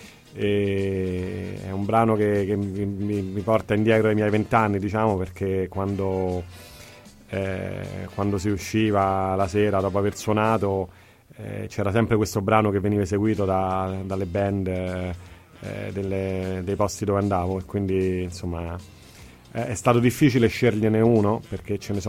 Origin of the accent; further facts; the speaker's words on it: United States; also born or lived in Rome, Italy; Io sono nato a Roma, però ho sempre vissuto negli Stati Uniti, sono cresciuto negli Stati Uniti